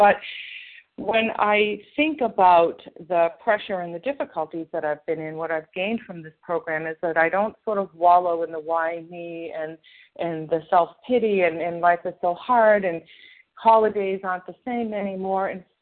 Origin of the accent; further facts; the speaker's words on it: Massachusetts, United States; I'm from Massachusetts